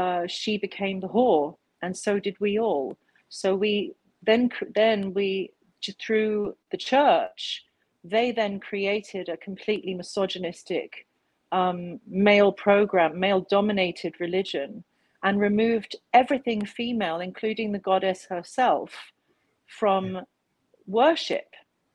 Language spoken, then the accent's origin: English; England, United Kingdom; my background is I was born in England and raised in England, but I spent quite a lot of time in India as a child because my father is from Kashmir, India.